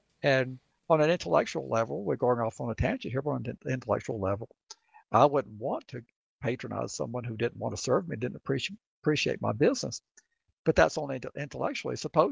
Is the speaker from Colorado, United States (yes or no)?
no; Georgia, United States; I grew up in the South in your state of Georgia